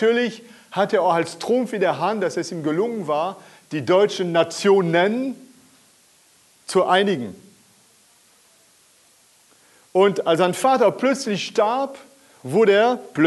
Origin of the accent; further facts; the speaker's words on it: France; German is a second language; ihr kennt ja das von Asterix natürlich aus meiner Heimat, Frankreich